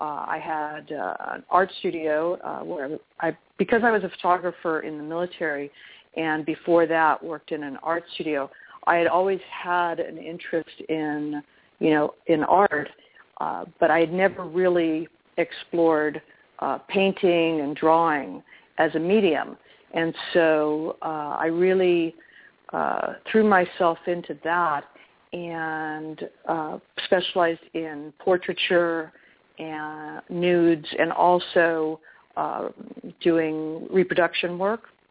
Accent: Los Angeles, California, United States; now in Oakland, United States; I'm from Los Angeles, growing up in Los Angeles when it was still a small, large city, and it was still open streets.

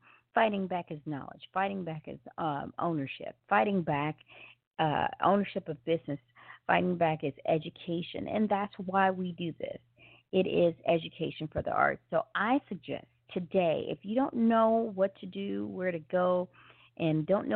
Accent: Memphis, Tennessee, United States; and I'm from Memphis, Tennessee

